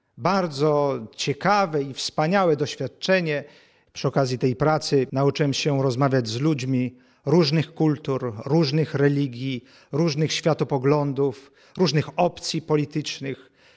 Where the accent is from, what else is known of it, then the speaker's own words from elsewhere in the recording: Białystok, Podlaskie Voivodeship, Poland; Jestem białostoczaninem, ukończyłem seminarium duchowne w Białymstoku, zostałem wyświęcony na kapłana tamtejszej diecezji